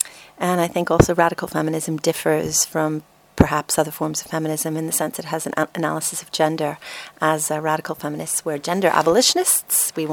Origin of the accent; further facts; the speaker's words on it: New York, United States; And as a teenager, I grew up in New York, I was able to hear Andrea Dworkin speak